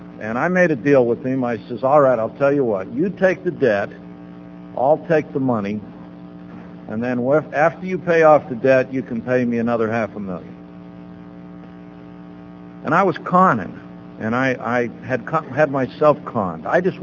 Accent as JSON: {"language": "English", "town": "Salt Lake City", "region": "Utah", "country": "United States", "said": "I'm originally from Salt Lake, as I said, and I went up there to stay with my mother and started doing real well in Salt Lake."}